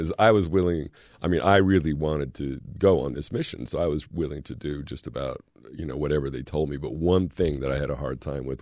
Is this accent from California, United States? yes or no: yes; California, United States; also born or lived in Belgium; I grew up in California, and I had some friends at school who were Catholic